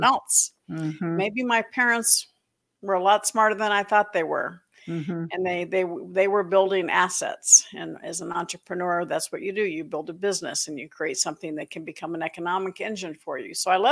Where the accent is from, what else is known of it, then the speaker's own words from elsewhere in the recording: Florida, United States; He retired when I was 8, and when he retired, we moved to Florida. So most of my memories are from growing up in Florida.